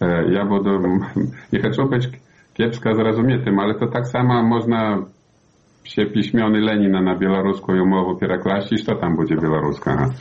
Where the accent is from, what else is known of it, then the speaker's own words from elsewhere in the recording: Belarus; Ідею треба поширяти, а коли не поширяєш ідею ми білоруси, то значить, що нема того поширення.